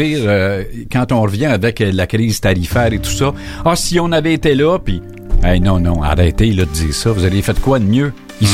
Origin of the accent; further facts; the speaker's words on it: Quebec, Canada; Ben, moi, je suis Lanaudois.